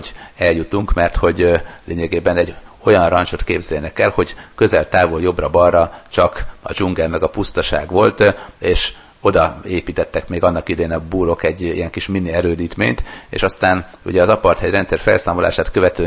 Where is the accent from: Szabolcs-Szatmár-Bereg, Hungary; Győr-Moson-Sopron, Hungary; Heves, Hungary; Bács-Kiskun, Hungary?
Győr-Moson-Sopron, Hungary; Sopron; born there; Sopronban születtem, tehát azért jártunk arra felé.